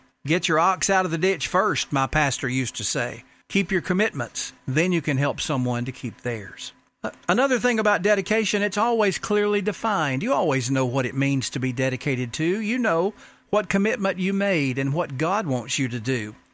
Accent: Rome, Georgia, United States; on our local radio station in my hometown of Rome, Georgia.

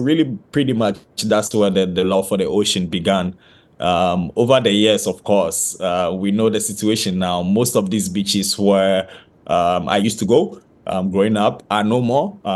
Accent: Ghana; the childhood that I had growing up in Ghana.

